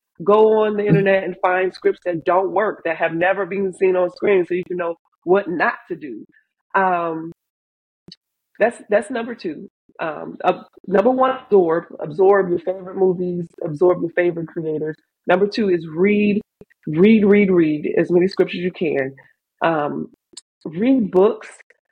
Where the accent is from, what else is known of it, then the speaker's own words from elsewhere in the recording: New Orleans, Louisiana, United States; Like, I'm from New Orleans, and you know that, you know, when it rains and there's water that goes into the trash can, New Orleans is floating down there somewhere in the bottom of that trash can. That's where I came from